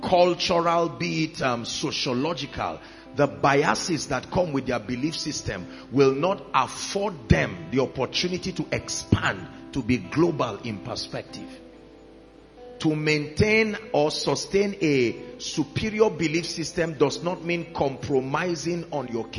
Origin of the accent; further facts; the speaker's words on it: Plateau, Nigeria; I come from Plateau State, for instance